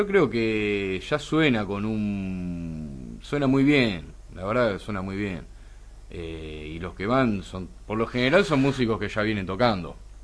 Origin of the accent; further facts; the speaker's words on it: La Plata, Buenos Aires Province, Argentina; de allá de la ciudad de La Plata, yo soy de La Plata